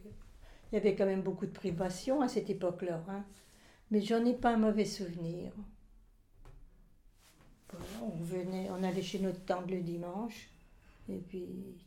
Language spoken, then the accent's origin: French; Buxeuil, France; born there; je suis née à Buxeuil le 13 février 36.